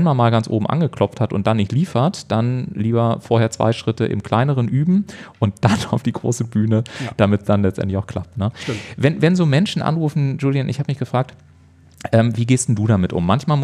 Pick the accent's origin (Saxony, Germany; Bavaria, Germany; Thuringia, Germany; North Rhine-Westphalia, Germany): Bavaria, Germany; ich komme ja aus Bayern